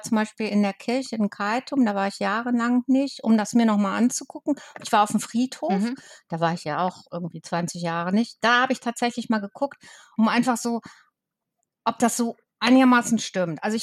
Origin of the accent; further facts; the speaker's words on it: Hamburg, Germany; Ich komme ja aus dem Norden, aus Hamburg, war auch viel auf Sylt, also von Kindheit an, also von Säuglingen halt an tatsächlich.